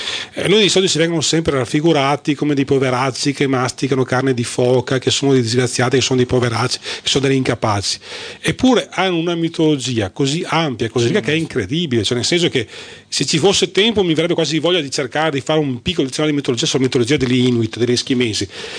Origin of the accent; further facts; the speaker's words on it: Marostica, Veneto, Italy; Tutti sanno che ci sono di Malostica, e Malostica è famosa per le ciliegie.